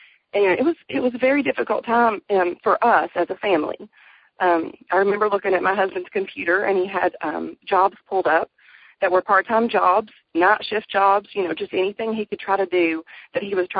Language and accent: English; Maryville, Tennessee, United States; I'm from Maryville, Tennessee.